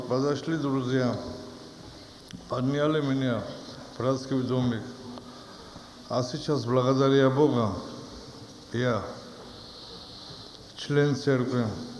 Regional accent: Rostov-on-Don, Rostov Oblast, Russia; Я из Ростова … Мое имя не удивляет вас, потому что я грузин.

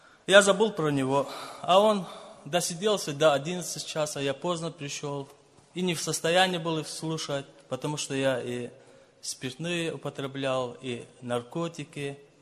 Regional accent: Azerbaijan; Я из Азербайджана, живу в Кусарском районе Лезгин по национальности и живу на границе с Дагестаном. Это поселок Самур называется.

